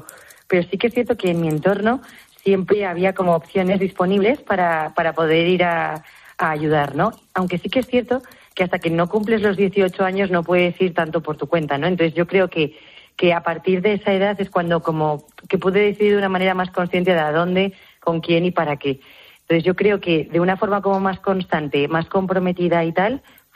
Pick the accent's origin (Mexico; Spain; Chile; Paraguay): Spain; Madrid, Community of Madrid; yo soy de Madrid